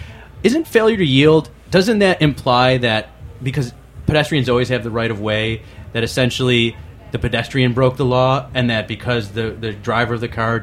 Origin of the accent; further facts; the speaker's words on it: Buffalo, New York, United States; I grew up in Buffalo, and you could drive for miles without seeing someone walking, and that just doesn't happen even on the deadest of nights in New York.